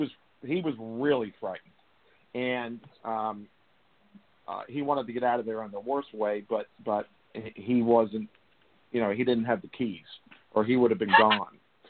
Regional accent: New Jersey, United States; now in North Carolina, United States; I'm from New Jersey, if for those of the folks that out there that don't know, from the southern part of the state. Spent a lot of time in the Jersey Pines.

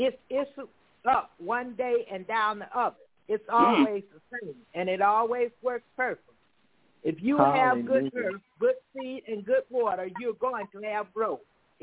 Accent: Detroit, Michigan, United States; I'm from Detroit, Michigan.

